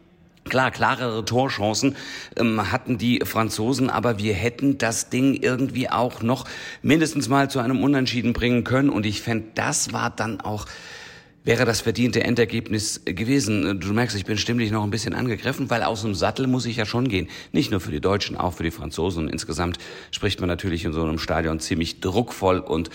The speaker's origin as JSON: {"language": "German", "country": "Austria", "said": "Also er hat eine Watschen verdient als Österreicher, muss man das so sagen."}